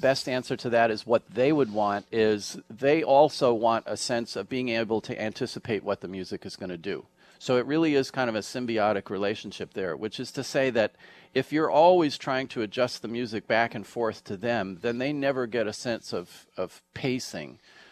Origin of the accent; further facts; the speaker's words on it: New York, United States; Well, I'm a New Yorker born and bred. I was born at New York Hospital.